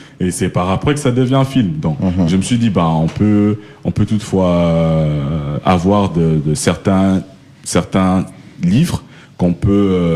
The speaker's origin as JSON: {"language": "French", "region": "Kwilu", "country": "DR Congo", "said": "Ben, moi, je suis Muyanzi, donc je suis du Bandundu."}